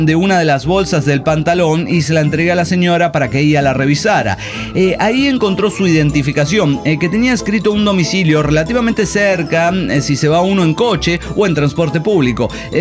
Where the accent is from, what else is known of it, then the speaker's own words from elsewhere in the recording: Mexico; aunque soy mexicano